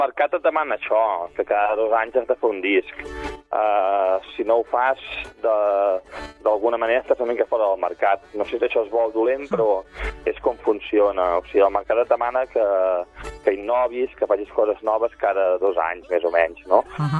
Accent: Sabadell, Catalonia, Spain; Els músics som jo, de Sabadell

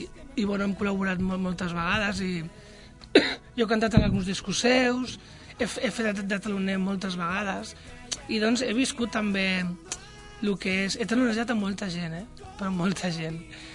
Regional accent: Barcelona, Catalonia, Spain; com dic el meu barri, que es diu el barri de Gràcia

